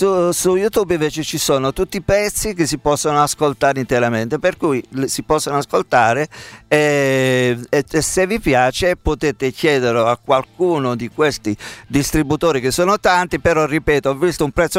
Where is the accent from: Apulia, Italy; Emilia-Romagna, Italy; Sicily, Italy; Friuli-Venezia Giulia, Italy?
Apulia, Italy; Castellana Grotte; Sandro Esposito, che è un percussionista del mio paese di Castellano, perché in parte il disco è stato registrato giù.